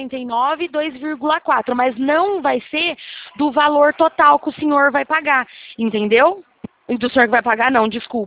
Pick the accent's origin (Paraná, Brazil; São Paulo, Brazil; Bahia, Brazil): São Paulo, Brazil; Araras; eu sou daqui de Araras, São Paulo mesmo. Interior também.